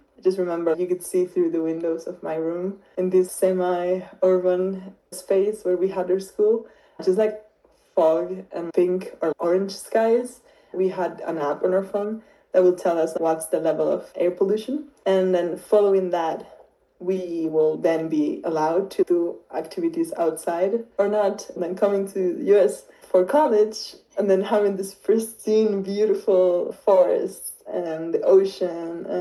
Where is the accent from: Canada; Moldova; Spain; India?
Spain; English is a second language; also born or lived in Chile; now in United States; I was born in Chile, grew up in Spain, and found myself living on MDI thanks to my studies as a human ecologist at College of the Atlantic.